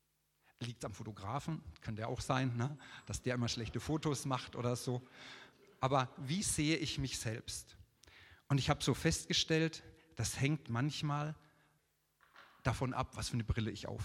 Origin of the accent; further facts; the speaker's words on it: Würzburg, Bavaria, Germany; zumindest da, wo ich herkomme, aus Würzburg